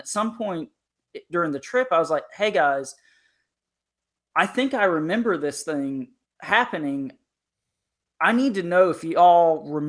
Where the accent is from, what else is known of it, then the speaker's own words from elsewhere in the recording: North Carolina, United States; I grew up in Eastern North Carolina across the creek from a very large military institution. The base is called Camp Lejeune.